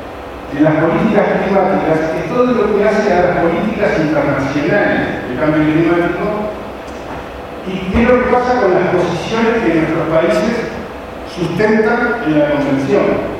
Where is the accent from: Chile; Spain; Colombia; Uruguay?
Uruguay; yo vengo de Uruguay, es un país que el pico más alto tiene 500 metros.